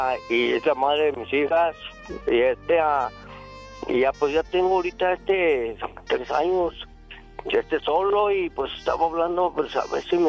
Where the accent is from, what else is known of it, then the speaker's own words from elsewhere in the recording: Mexicali, Baja California, Mexico; Yo soy de Chicali, soy Cachanilla.